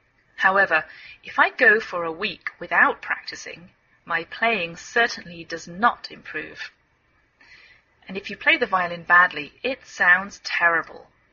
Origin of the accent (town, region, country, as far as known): England, United Kingdom; now in United States